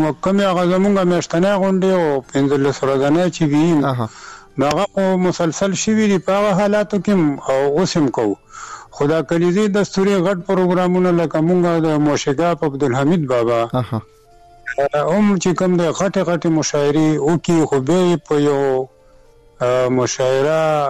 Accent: Budhber, Khyber Pakhtunkhwa, Pakistan; خپل ذاتي کلی مو د پیدایش مې همدا دغه دی او استوګنه مې همدغه بډه بیره کې ده

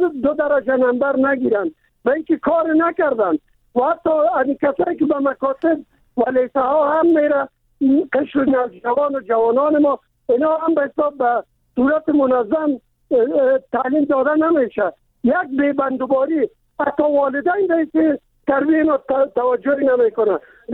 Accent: Kabul, Afghanistan; من خودم از کابل هستم

